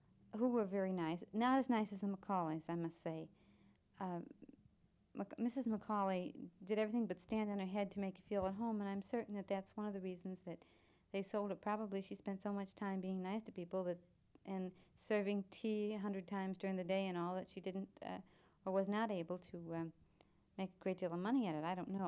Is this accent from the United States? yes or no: yes; United States; now in Spain; they wouldn't have picked me out as an American, where here in Spain, you would never have any doubt.